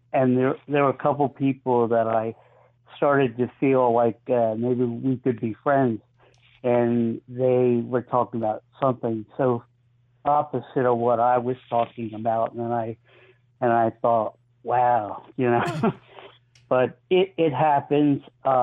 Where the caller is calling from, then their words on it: Philadelphia, Pennsylvania, United States; Northeast Philly.